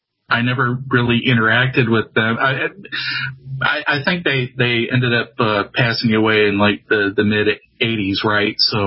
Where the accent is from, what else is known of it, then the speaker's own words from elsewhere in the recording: St. Louis, Missouri, United States; moved away as an adult; now in Cape Girardeau, United States; I'm from St. Louis, Missouri. And when I went to college, I decided to go to Southeast Missouri State University in Cape Girardeau, where I'm at. I live in Cape Girardeau.